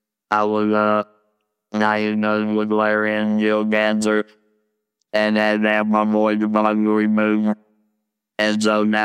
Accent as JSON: {"language": "English", "region": "Louisiana", "country": "United States", "tie": "born there", "said": "I was born in 1956 in Northwest Louisiana."}